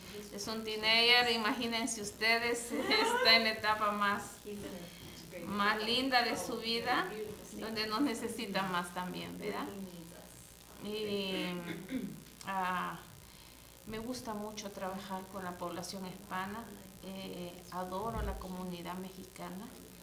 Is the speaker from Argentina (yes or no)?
no; Guatemala; now in El Cenizo, United States; soy originaria de Guatemala.